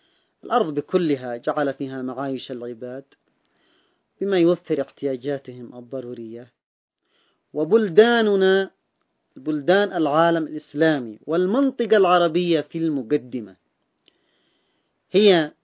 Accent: Yemen; حتى عندنا في اليمن المقومات الاقتصادية ضخمة

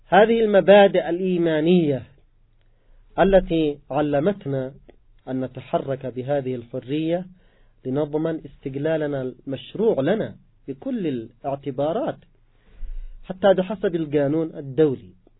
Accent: Yemen; نحن كشعب يمني

